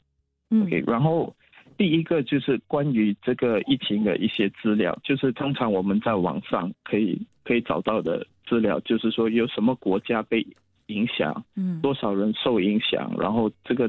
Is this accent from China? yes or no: no; Singapore; 作为新加坡人我们要怎么保护自己，怎么保护我们的家庭